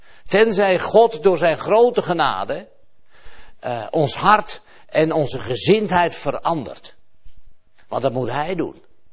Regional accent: Netherlands; En dan zaten die mannen er allemaal aan de tafel en ik zat daartussen als Nederlander.

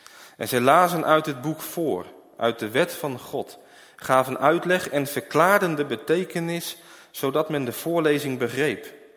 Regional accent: Ede, Gelderland, Netherlands; ik kom uit Ede.

